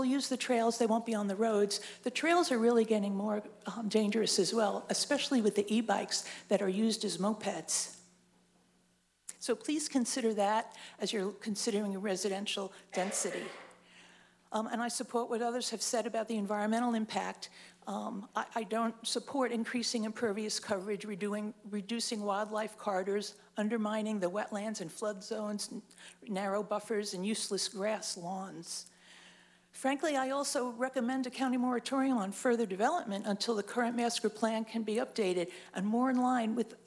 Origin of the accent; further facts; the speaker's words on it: Lewes, Delaware, United States; I'm from Lewis. I live off Plantation Road